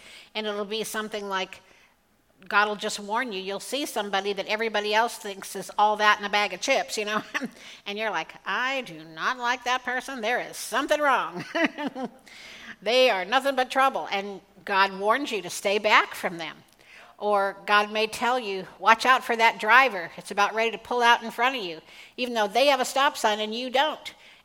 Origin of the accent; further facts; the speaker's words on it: California, United States; We were growing up in California and attended a private school.